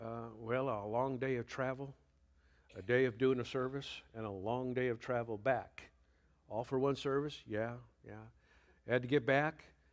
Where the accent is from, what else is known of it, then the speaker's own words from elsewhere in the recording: Illinois, United States; I'm from the Chicago area, so to speak. That's how people think, you know, where are you from? Yeah. Well, hour south of Chicago